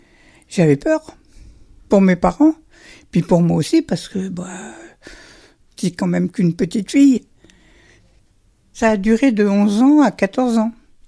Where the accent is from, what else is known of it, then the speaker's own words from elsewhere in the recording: Centre-Val de Loire, France; born there; J'ai 76 ans. Je suis née près de Chartres